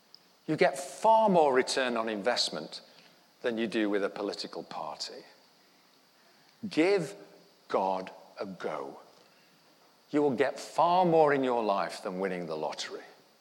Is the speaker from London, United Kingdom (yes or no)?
no; Sheffield, Yorkshire and the Humber, United Kingdom; I'm a Sheffield lad, born and raised on the Wyburn, and I was crying.